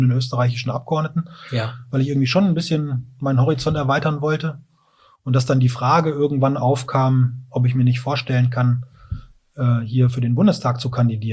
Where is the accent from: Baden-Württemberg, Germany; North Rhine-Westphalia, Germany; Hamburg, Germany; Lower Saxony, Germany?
Lower Saxony, Germany; Groß Berkel; Mein Papa war eine Weile mal Ortsbürgermeister in meinem Heimatort in Großberkel.